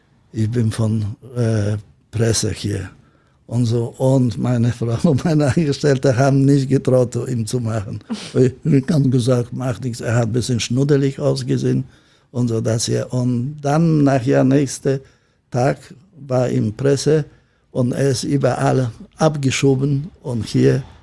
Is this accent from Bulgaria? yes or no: no; Gdańsk, Pomeranian Voivodeship, Poland; German is a second language; now in Hamburg, Germany; Nein, ich komme aus Danzig. Und dann mein erster Schritt nach Deutschland, ich bin gelandet in Bonn.